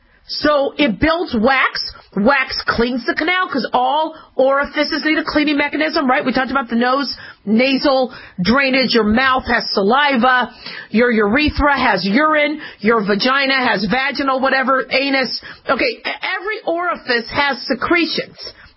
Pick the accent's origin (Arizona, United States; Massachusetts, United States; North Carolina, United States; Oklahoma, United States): Arizona, United States; Phoenix; also born or lived in Los Angeles, United States / Nevada, United States; I grew up in Phoenix, Arizona. I was born in L.A., grew up in Phoenix, and then I moved to Nevada, and I finished my school in Nevada, and then back to California, and then back to Nevada